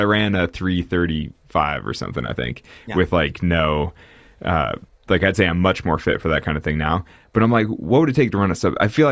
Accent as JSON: {"language": "English", "town": "Sacramento", "region": "California", "country": "United States", "said": "I ran the CIM in like 2009 because I'm from Sacramento."}